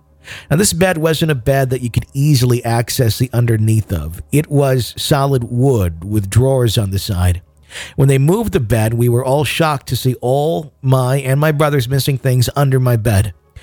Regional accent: Idaho, United States; So I'm from Idaho and was around 8 years old at the time.

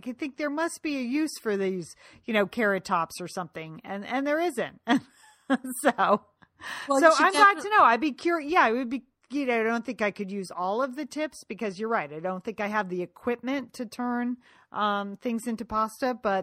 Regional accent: Connecticut, United States; I am from Connecticut, and sometimes my mouth doesn't move in ways other people's mouth moves.

